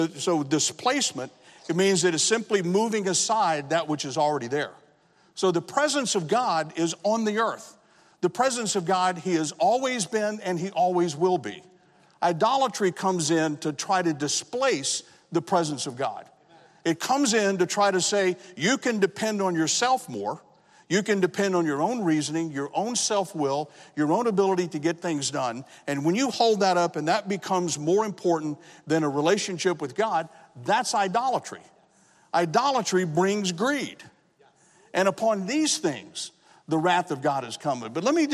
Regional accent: Texas, United States; I grew up in South Texas, so watermelons were plenty.

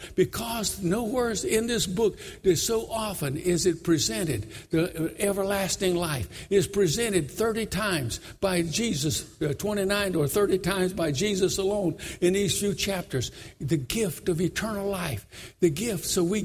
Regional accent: New York City, New York, United States; Well, now I'm from New York. You don't speak to people in alleyways in New York City.

